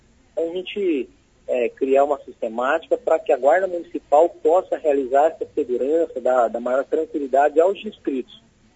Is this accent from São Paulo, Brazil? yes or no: no; Paranavaí, Paraná, Brazil; born there; eu sou nascido aqui em Paranavaí, inclusive.